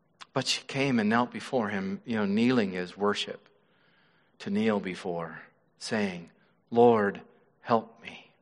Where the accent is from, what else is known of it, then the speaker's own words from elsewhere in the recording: Wyoming, United States; Where I was raised out in Wyoming, it was the cowboys, the preps, and the hippies.